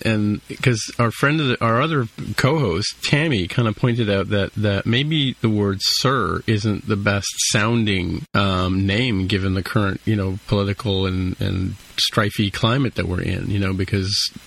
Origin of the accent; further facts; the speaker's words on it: California, United States; So I guess I, as a Californian, I have to ask you, what's the best way to get to Big Sur?